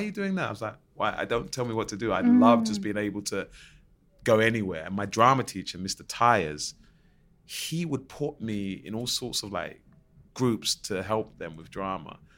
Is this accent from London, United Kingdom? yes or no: yes; Plaistow, London, United Kingdom; but I grew up in Plaistow and then, you know, 10 minutes down the road, you've got Canning Town.